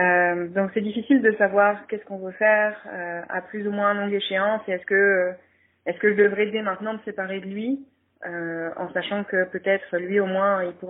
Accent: France; now in Montreal, Canada; j'ai 36 ans. Et je suis française, mais j'habite à Montréal, au Canada.

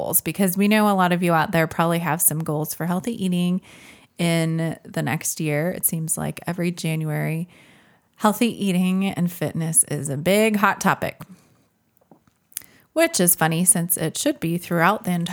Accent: Minnesota, United States; now in Indiana, United States; And even being born and raised in Minnesota does not help me to embrace the winter season. Somehow growing up in it, I survived, but now that I live in Indiana, I've become a little bit of a wuss about winter.

